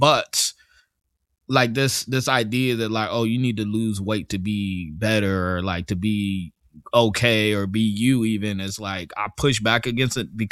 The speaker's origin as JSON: {"language": "English", "town": "Fresno", "region": "California", "country": "United States", "said": "I'm talking about California. I'm from Fresno, so that's a little country."}